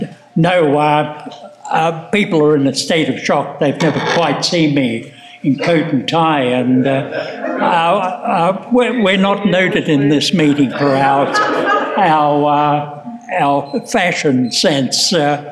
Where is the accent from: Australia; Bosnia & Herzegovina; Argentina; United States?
Australia; born there; I was born in Australia and into a very dysfunctional family.